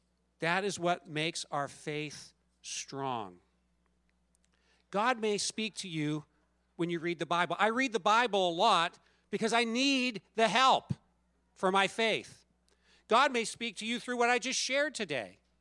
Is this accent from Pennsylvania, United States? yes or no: yes; Du Bois, Pennsylvania, United States; I'm not a city boy. I grew up in Du Bois, went to school at Dartmouth. I'm a small town kind of person.